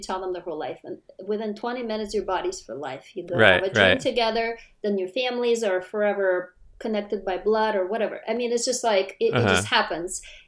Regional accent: Moscow, Russia; I come from Moscow, from high rises that were packed with people, where you lived in the same apartment with your grandma and your great-grandma

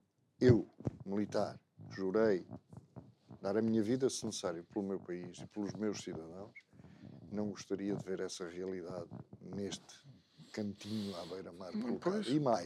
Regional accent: Angola; born there; nasci em Angola.

